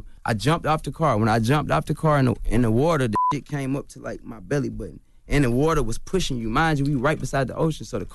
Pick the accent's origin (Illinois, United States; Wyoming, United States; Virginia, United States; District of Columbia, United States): Illinois, United States; Chicago; born there; No, I was born in Chicago.